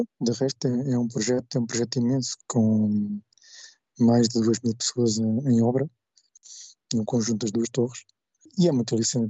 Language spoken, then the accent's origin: Portuguese; Portugal; somos patriotas, somos portugueses